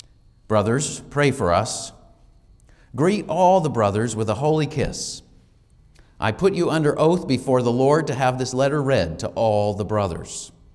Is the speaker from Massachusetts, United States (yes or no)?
yes; Massachusetts, United States; I grew up in Massachusetts.